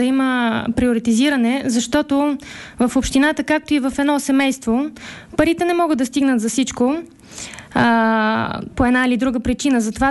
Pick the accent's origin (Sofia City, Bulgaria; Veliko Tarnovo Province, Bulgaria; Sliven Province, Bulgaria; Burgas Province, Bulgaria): Sofia City, Bulgaria; Sofia; born there; Аз съм родена в София, работя тук и искам да остана да живея тук